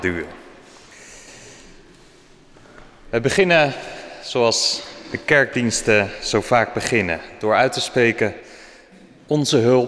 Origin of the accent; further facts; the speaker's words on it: Scheveningen, South Holland, Netherlands; Ik kom zelf uit Scheveningen, ben daar predikant in de protestantse kerk.